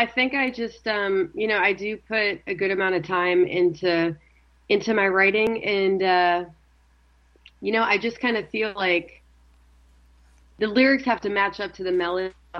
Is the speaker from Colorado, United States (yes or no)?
no; Texas, United States; You know, I grew up in Texas, and I grew up in a family who didn't have the financial means to provide any sort of instruction.